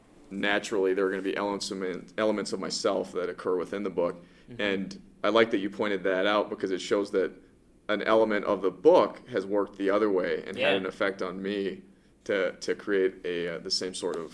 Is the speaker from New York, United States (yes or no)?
no; Santa Fe, New Mexico, United States; I happen to know him from growing up in Santa Fe.